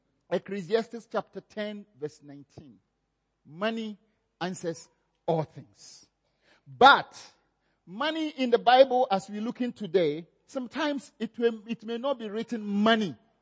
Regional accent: Ghana; also born or lived in Zambia; I grew up in Ghana and I stayed in Zambia.

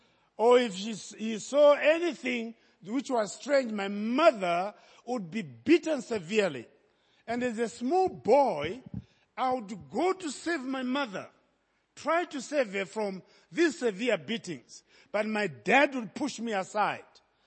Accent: Zimbabwe; I was born in Zimbabwe by birth. I'm a Zimbabwean. I'm a Malawian through my father, who was a Malawian. A Zambian through my mother, who was a Zambian. And I'm an African through my skin.

